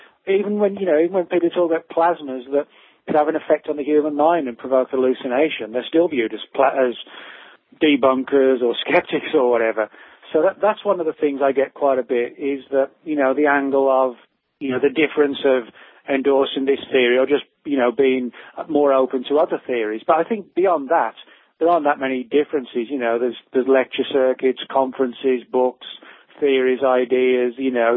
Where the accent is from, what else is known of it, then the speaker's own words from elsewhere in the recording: England, United Kingdom; now in United States; because I live in the US. I've, you know, I've been here 12 years, but I'm originally from England.